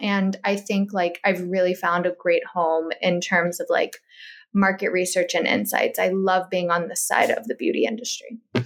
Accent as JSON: {"language": "English", "region": "Kentucky", "country": "United States", "said": "I'm from Kentucky."}